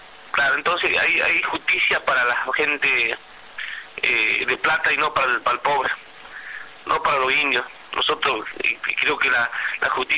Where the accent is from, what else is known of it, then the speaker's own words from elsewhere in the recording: Argentina; Yo soy un argentino, soy padre de familia